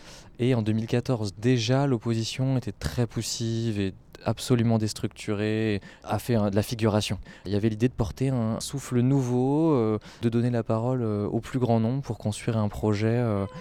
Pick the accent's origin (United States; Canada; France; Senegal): France; La Ferté-Bernard, Pays de la Loire; j'ai grandi à La Ferté-Bernard